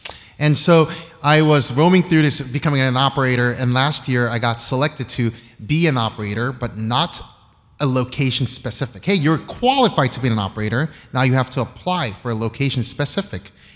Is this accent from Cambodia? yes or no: yes; Cambodia; now in United States; I grew up in Cambodia as a missionary family. My parents are missionary folks in Cambodia.